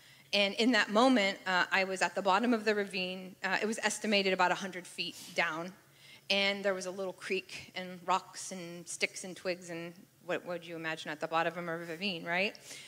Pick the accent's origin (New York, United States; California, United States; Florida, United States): California, United States; San Jose; I grew up here in San Jose, and I grew up in a Christian home